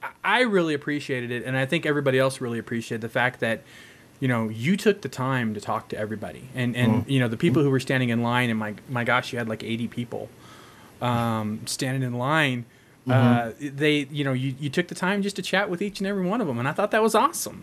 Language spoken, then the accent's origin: English; Fresno, California, United States; I grew up in Fresno